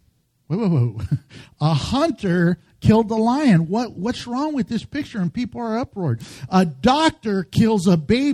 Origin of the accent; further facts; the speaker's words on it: United States; born there; I love America. I was born in America. My parents were born in America.